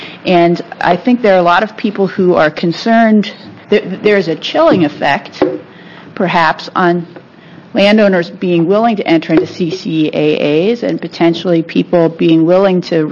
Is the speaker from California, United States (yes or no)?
no; Oregon, United States; I think I grew up in Southern Oregon